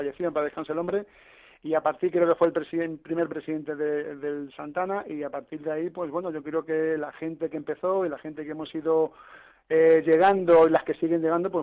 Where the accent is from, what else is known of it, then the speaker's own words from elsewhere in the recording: Medina del Campo, Castile and León, Spain; yo soy de Medina del Campo, provincia de Valladolid.